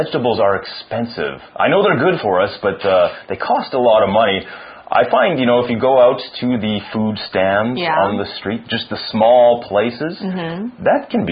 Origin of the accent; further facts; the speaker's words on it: Canada; I can speak a little bit of Spanish. I'm Canadian, so I can speak a little bit of French.